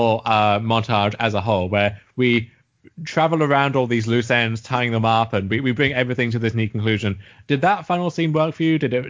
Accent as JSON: {"language": "English", "country": "United States", "said": "So as an American, I don't know if stuff like the Ant and Dec cameo"}